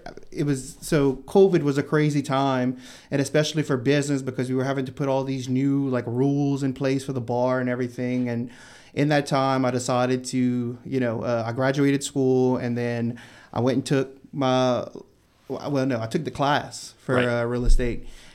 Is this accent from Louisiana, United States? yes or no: yes; St. Martinville, Louisiana, United States; Like you said, I'm born and raised in St. Martinville.